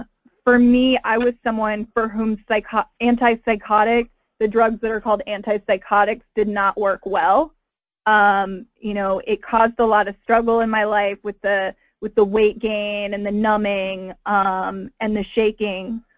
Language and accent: English; North Carolina, United States; And I moved to Massachusetts from North Carolina, and I found HBN there.